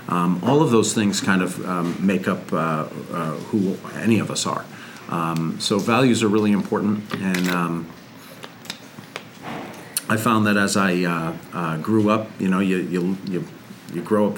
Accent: Hartford, Connecticut, United States; Hartford area. I moved around a lot as a kid.

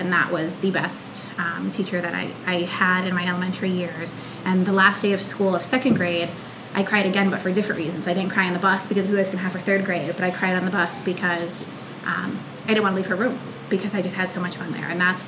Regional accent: Wallingford, United States; I grew up right here in Wallingford.

